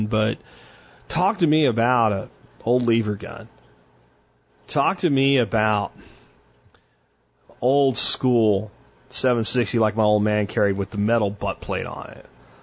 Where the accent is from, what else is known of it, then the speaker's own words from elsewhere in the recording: Jacksonville, Florida, United States; I grew up in Jacksonville. But as a kid, Jacksonville was a lot smaller of a place than it is today as far as its development.